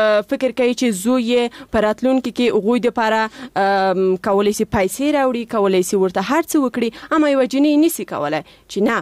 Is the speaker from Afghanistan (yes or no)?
yes; Paktia, Afghanistan; زه د پکتیا د دسی یو ولسوالیم چې اصلا الته د انجونو لپاره هیڅ خوانځای نشته